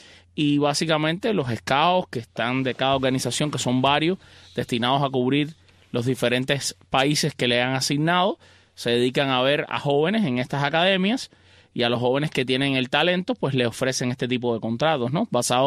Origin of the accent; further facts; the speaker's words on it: Matanzas, Cuba; Kevin Álvarez, de Matanzas, de mi tierra, para orgullo mío, Pues tú me preguntas ahorita si era familia mía, Matanza y Álvarez, fíjate qué casualidad.